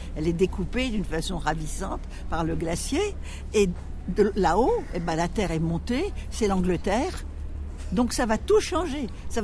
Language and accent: French; Normandy, France; d'abord, je suis normande, du Cotentin.